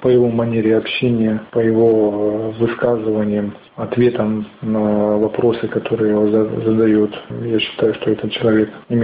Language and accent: Russian; Sloviansk, Donetsk Oblast, Ukraine; Очень неприятно быть в родном городе, когда вокруг ходит много вооруженных людей в масках.